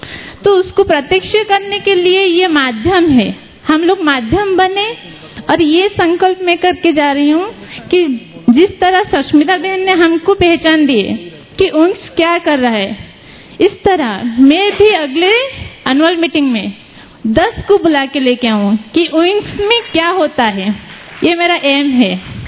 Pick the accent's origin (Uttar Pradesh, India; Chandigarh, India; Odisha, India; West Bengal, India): Odisha, India; Bhadrak; मैं भद्रक उड़ीसा से हूँ